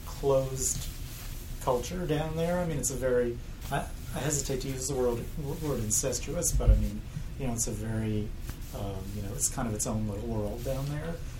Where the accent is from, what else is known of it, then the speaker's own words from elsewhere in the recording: New York City, New York, United States; now in Maryland, United States; I'm from New York City, yes.